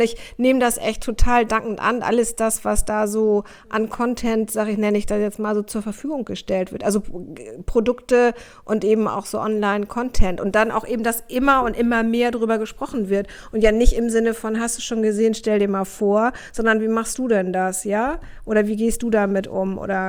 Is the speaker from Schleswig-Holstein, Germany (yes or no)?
no; Hamburg, Germany; Also ich komme aus Hamburg. Ich komme aus Hamburg-Aldonor, also ganz nah am Kiez.